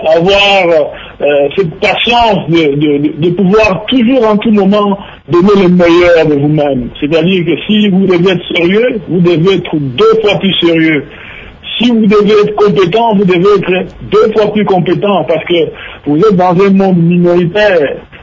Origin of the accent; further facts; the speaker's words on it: DR Congo; now in Montreal, Canada; pour les ramener chez nous au Congo et développer les grandes infrastructures dont notre pays a besoin dans le cadre du projet que j'ai présentement pour le pays, pour le Congo, notre pays, le pays de nos ancêtres.